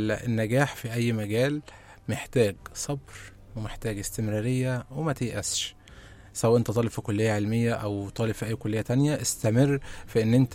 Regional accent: Sharqia Governorate, Egypt; الرز فرن اللي هو اللي سمع عندنا في الشرقيه، الرز المعمر. عندنا في الشرقيه مثلا كنا

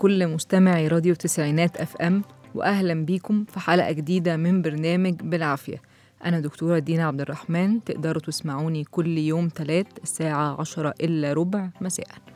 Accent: Egypt; الدواء ده للأسف مبهد الناس كتير ومنتشر جدا عندنا في مصر

